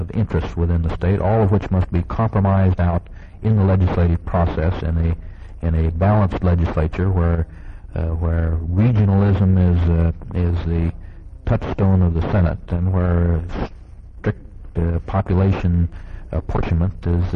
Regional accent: California, United States; I come from Southern California.

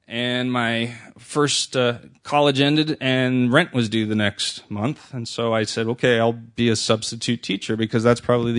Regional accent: Berkeley, California, United States; I was excited to see a job opening in the same schools that I grew up in Berkeley Music Department.

